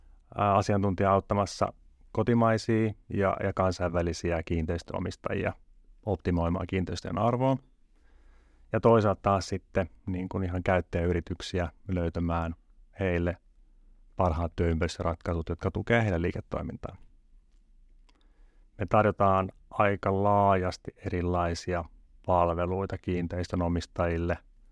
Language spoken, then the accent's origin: Finnish; Imatra, South Karelia, Finland; now in Helsinki, Finland; Olen alun perin kotoisin Imatralta tänään, tai nykyään asun Helsingissä Töölössä vaimon ja kahden ala-asteikäisen lapsen kanssa.